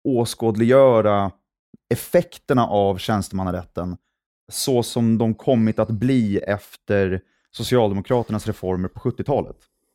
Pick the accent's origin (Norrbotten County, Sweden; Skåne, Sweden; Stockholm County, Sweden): Stockholm County, Sweden; Stockholm; also born or lived in Rome, Italy; Jag är stockholmare i grunden, har en stark koppling till Italien. Jag bodde i Rom när jag var liten.